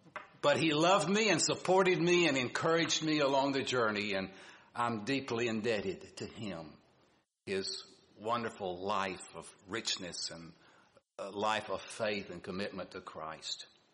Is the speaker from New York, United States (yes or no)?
no; Arkadelphia, Arkansas, United States; born there; I was born in 1938 in Arkadelphia, Arkansas. Any ever heard of Arkadelphia, Arkansas?